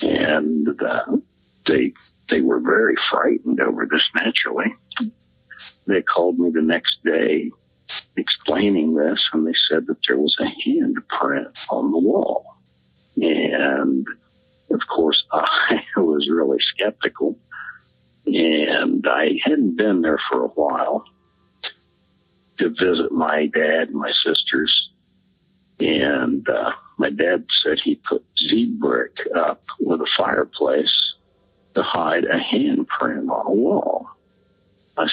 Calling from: Ohio, United States; Hello, I'm calling from Ohio.

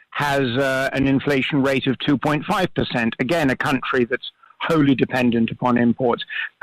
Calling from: Marbella, Andalusia, Spain; I'm calling you from Marbella.

